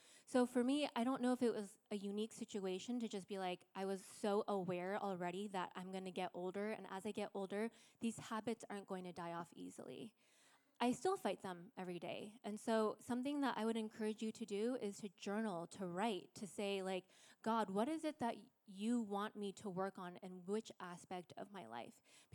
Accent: Seattle, Washington, United States; I'm from Seattle area, so as I was cycling

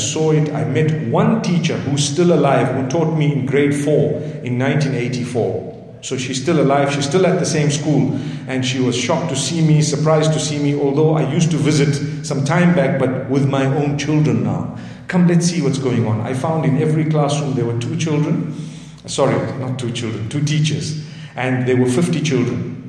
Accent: Zimbabwe; now in South Africa; I come from Zimbabwe. Remember, it's a much safer place. Here we're in South Africa.

